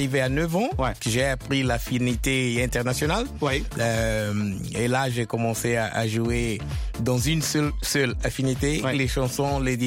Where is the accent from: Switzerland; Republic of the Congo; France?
Republic of the Congo; Brazzaville; born there